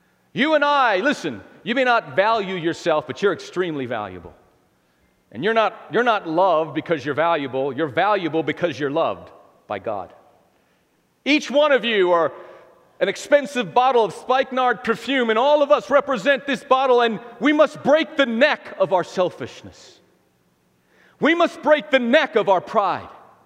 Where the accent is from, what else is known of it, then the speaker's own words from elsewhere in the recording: United States; I'm an American.